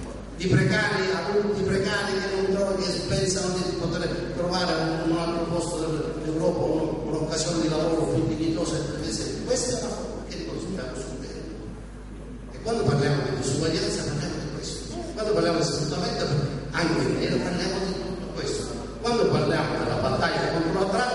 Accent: Sicily, Italy; Anche perché siamo come siciliani, siamo tutti una cultura

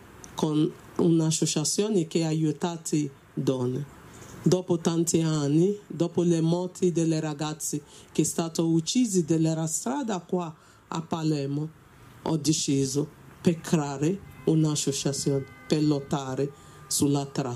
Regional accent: Nigeria; Italian is a second language; now in Italy; sono nigeriana.

